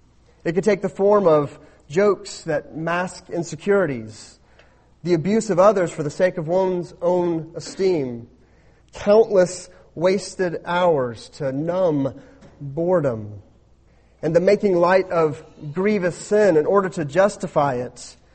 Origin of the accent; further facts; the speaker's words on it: United States; We as American people have much time for leisure, much time for frivolity.